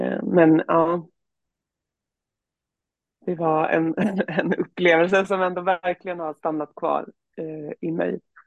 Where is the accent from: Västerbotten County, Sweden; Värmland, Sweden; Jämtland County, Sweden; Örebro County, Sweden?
Örebro County, Sweden; Örebro; Och de hade en tränare i Örebro, där jag kommer ifrån då.